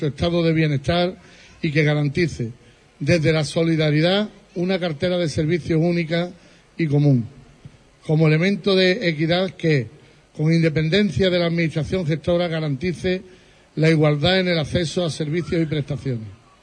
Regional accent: Huelva, Andalusia, Spain; me gusta estar en las cosas de mi tierra, de Huelva.

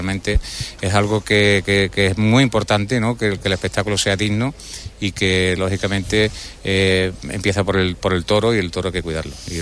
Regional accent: Huelva, Andalusia, Spain; yo soy de Huelva, yo vivo en Huelva

